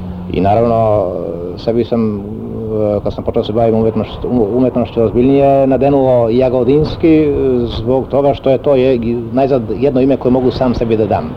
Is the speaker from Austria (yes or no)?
yes; Austria; born there; To mesto o kome govorim u pesmi, gde sam ja i rođen, zapravo je logor Kecefal, tako se zove, u mestu Selamze. To je sada neko turističko-skijaško mesto u Austriji.